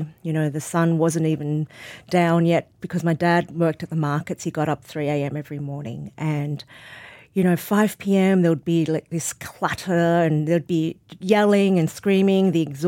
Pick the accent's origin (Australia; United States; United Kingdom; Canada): Australia; Sydney, New South Wales; born or raised there